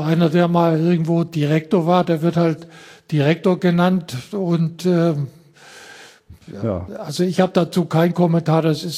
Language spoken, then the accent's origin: German; Thuringia, Germany; Sigmund und ich, wir sind Vogtländer, beide. Der Sigmund aus dem sächsischen Teil und ich aus dem thüringischen Teil.